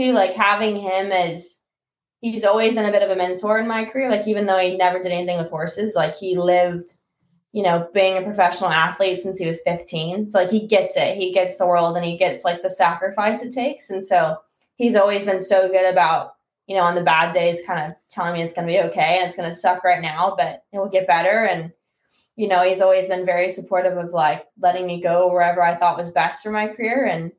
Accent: Dallas, Texas, United States; I'm from Dallas, Texas.

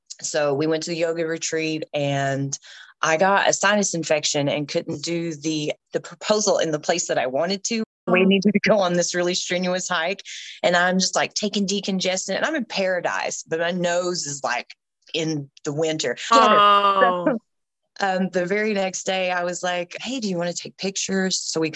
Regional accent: Tennessee, United States; I'm 37 years old. I'm a mom. I have a beautiful 10-year-old son. I'm originally from East Tennessee. That's where I've lived my entire life.

